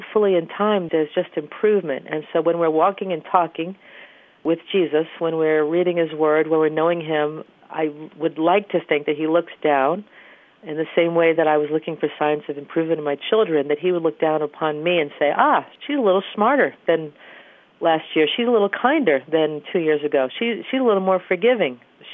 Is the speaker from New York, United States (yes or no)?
yes; Brooklyn, New York, United States; born there; I was born in Brooklyn in 1957.